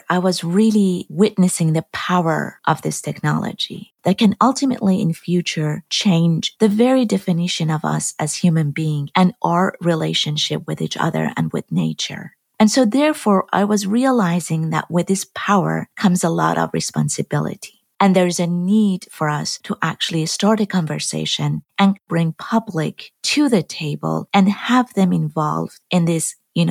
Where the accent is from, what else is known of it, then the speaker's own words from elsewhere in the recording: Iran; English is a second language; As you have noticed from my accent, I'm not from the US. I was born and raised in Iran.